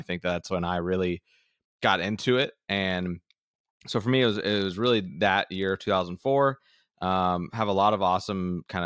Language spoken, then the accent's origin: English; Florida, United States; it was just a matter of time before I got into being a Magic fan, solely because I was from Central Florida. I played, you know, a lot of sports growing up